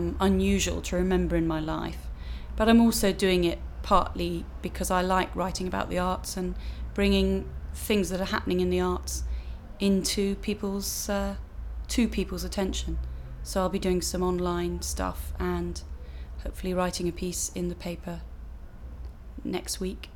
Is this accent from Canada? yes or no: no; Highgate, London, United Kingdom; I'm 43 and I am from North London, Highgate.